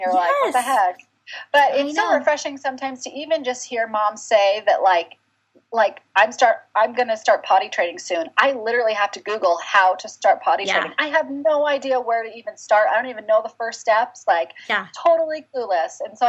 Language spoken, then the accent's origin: English; Maine, United States; moved away as an adult; now in Salt Lake City, United States; So I grew up in Maine, born and raised. And so I'm an East Coast girl at heart, but I came to Salt Lake City in 2002 and went to Utah State University